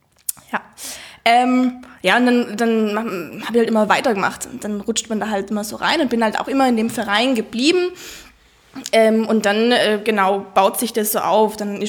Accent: Trentino-Alto Adige, Italy; Ich komme aus Südtirol und bin schon immer so ein bisschen mit dem Fahrradfahren verwurzelt.

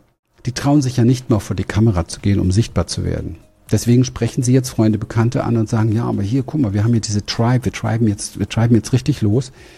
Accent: Berlin, Germany; ich bin so ein Ghetto-Kind, ich komme aus Berlin, aus dem Ghetto

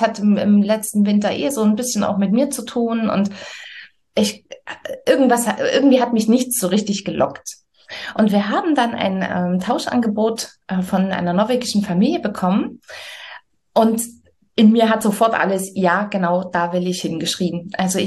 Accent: Saxony, Germany; wir kommen aus Sachsen, aus der Nähe von Dresden

